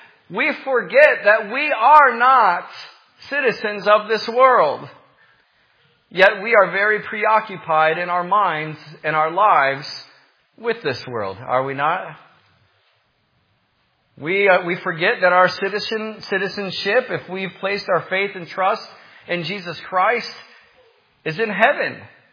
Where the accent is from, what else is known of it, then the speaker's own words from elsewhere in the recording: Michigan, United States; And I grew up in Michigan, and we have the best apples in the world.